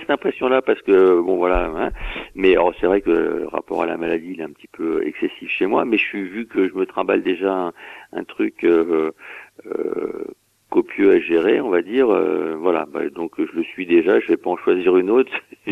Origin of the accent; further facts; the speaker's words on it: Saint-Denis, Île-de-France, France; Moi, je viens de Saint-Denis à 93, représente, comme on dit